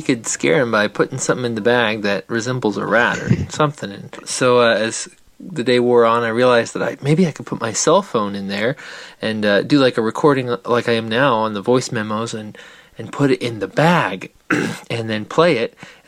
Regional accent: Lenexa, Kansas, United States; I am from Lenexa, Kansas, near Kansas City.

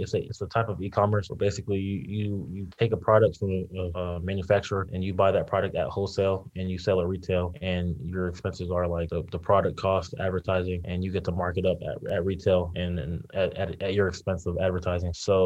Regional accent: Raleigh, North Carolina, United States; also born or lived in Boston; now in Greensboro, United States; I'm actually from Raleigh, North Carolina. I was born in Boston, but raised in Raleigh. And then now I'm in Greensboro for college.

